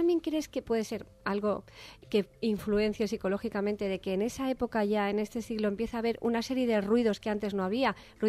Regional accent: Madrid, Community of Madrid, Spain; now in Valencia, Spain; yo soy de Madrid y la verdad no tengo excusas porque llevo aquí 20 años

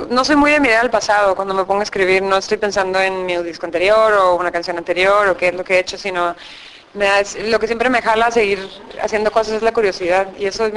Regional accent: Mexico; lo que nos toca como mexicanos es conectarnos entre nosotros y encontrar nuestras similitudes.

